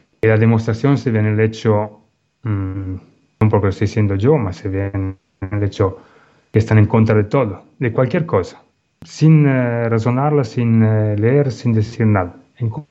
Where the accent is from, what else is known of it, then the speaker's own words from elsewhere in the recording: Italy; Spanish is a second language; now in Ecuador; Yo, ustedes saben, yo soy italiano, así que no tengo ni derecho a votar